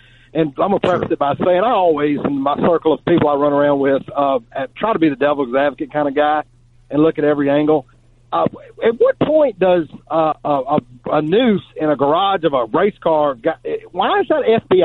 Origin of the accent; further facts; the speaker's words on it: Louisiana, United States; Keep in mind, I'm from Louisiana. I'm from a small town growing up, as redneck as they come.